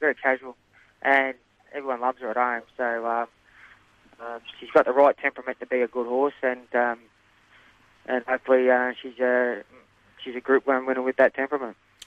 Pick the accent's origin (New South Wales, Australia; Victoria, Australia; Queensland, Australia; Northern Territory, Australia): Victoria, Australia; Manangatang; born there; I was born in Menang, yes